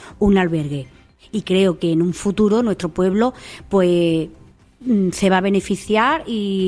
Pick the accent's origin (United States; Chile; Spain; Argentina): Spain; El Saucejo, Andalusia; para pernoctar en el Saucejo, mi pueblo no tiene nada.